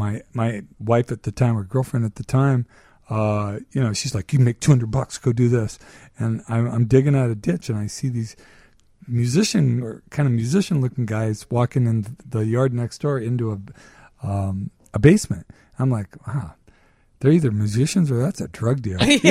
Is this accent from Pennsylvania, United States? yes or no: no; California, United States; They hated me there because I was from California.